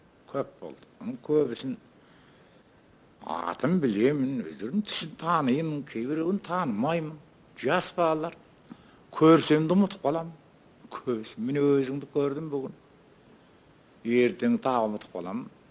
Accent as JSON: {"language": "Kazakh", "town": "Kordai", "region": "Jambyl Region", "country": "Kazakhstan", "tie": "born or raised there", "said": "туып өскен жерім. Сол маңай. Қордайдың көлемі сол."}